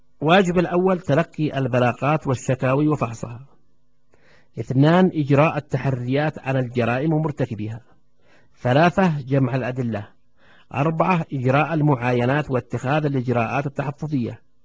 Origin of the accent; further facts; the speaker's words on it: Yemen; أو كما يصيح العامة عندنا في اليمن عندما يصيحوا حرامي حرامي